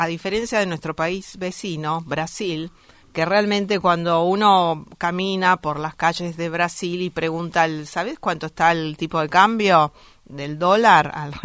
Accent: Argentina; creo que yo como argentina me sentí un poco amenazada.

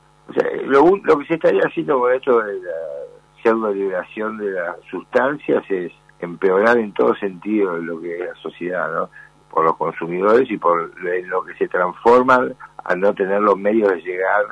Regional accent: Argentina; Sí, soy argentino

